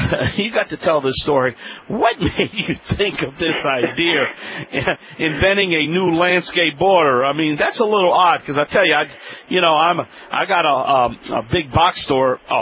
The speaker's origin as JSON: {"language": "English", "town": "New Orleans", "region": "Louisiana", "country": "United States", "tie": "born or raised there", "said": "is on a field trip from my hometown. That's right. New Orleans, Louisiana, the Big Easy."}